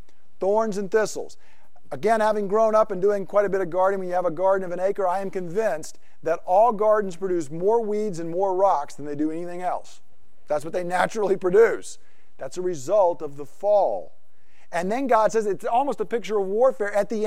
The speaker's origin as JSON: {"language": "English", "region": "Georgia", "country": "United States", "tie": "born or raised there", "said": "When I was a kid growing up in Georgia, we had a garden that was an acre big."}